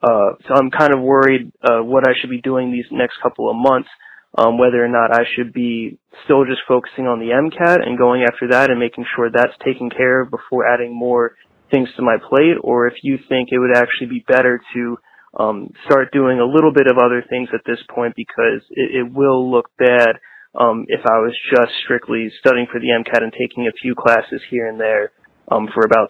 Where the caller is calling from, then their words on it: Telford, Pennsylvania, United States; I'm calling from Telford, Pennsylvania.